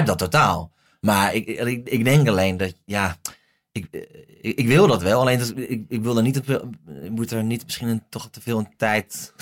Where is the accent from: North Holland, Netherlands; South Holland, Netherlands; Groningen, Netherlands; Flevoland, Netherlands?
Groningen, Netherlands; Ik kom uit Groningen.